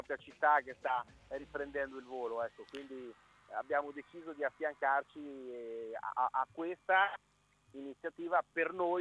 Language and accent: Italian; Ancona, Marche, Italy; essendo nati e cresciuti ad Ancona, tutti i due soci